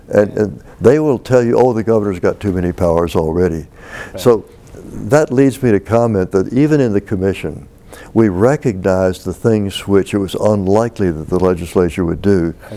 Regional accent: Richmond, Virginia, United States; I was born and raised in Richmond. I knew Tidewater. I knew Charlottesville. I'd been a little bit west. I didn't know Southwest Virginia.

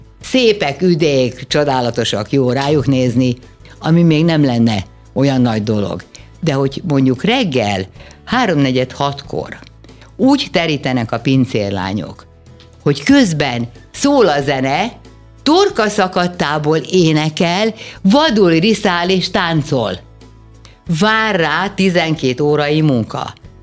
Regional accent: Hungary; azért magyar vagyok, és itt élek

